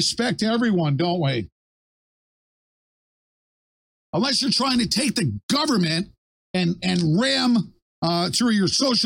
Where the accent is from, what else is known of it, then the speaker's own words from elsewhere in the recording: Cohoes, New York, United States; this guy's from my hometown in Cohoes, New York.